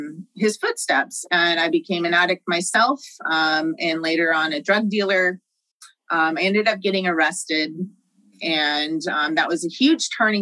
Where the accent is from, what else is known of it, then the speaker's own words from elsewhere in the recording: Sacramento, California, United States; I'm from Sacramento, California, born and raised.